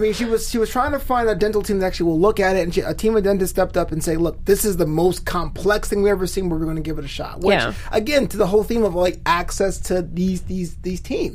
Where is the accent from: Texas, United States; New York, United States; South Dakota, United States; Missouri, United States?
New York, United States; Brooklyn; Sorry, I mean, I'm from Brooklyn.